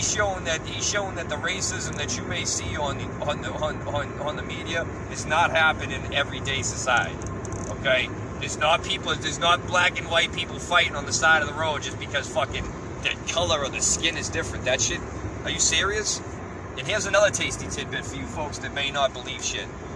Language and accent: English; Boston, Massachusetts, United States; I was from Boston, so, I never really talked, I talked like